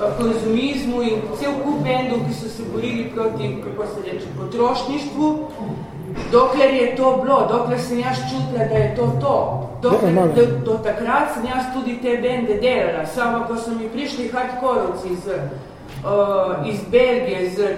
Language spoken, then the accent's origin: Slovenian; Koper, Coastal–Karst, Slovenia; now in Ljubljana, Slovenia; Jaz 79. sem bil šla iz Kopra, ne, ali v Ljubljano.